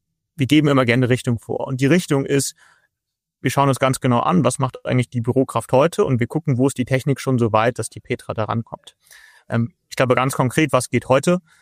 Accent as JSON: {"language": "German", "region": "Hamburg", "country": "Germany", "said": "ich komme aus Hamburg."}